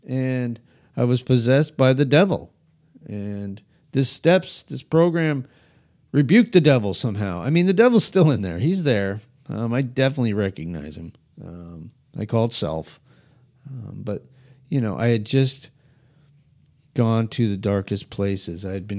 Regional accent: Albuquerque, New Mexico, United States; I mean, I grew up in Albuquerque, New Mexico. We spent our days on our bike

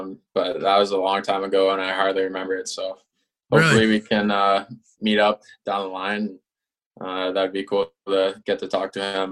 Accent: London, Ontario, Canada; I got to play in my hometown 3 times a year in the Midwest Division, so it was always a good time getting back to London and playing at the Bud there.

